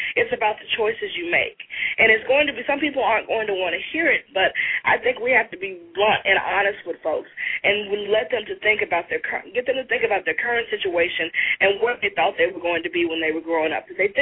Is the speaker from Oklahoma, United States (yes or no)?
no; Birmingham, Alabama, United States; born there; moved away as an adult; I was born in Birmingham, Alabama, in the heart of, you know, where the civil rights struggle happened. And I was 22 when I came to D.C.